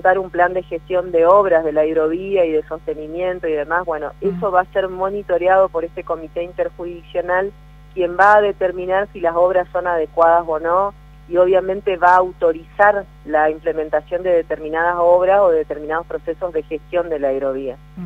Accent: Chaco, Argentina; a uno como buen chaqueño y buen norteño le gusta un poquito más de calor

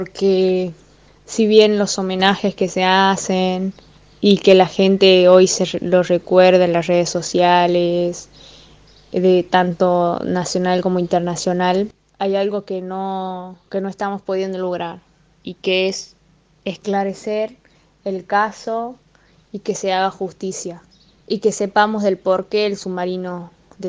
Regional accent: Argentina

